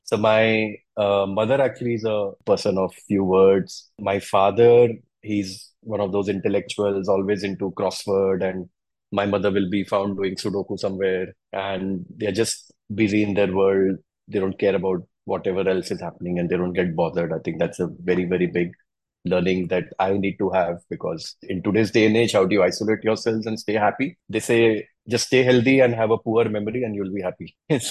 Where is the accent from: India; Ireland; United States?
India; Bhopal, Madhya Pradesh; also born or lived in Mumbai / Delhi; So my father was with the Reserve Bank. So I was born in Bombay. We moved to Delhi. Then I did my 7th to 12th in Bhopal.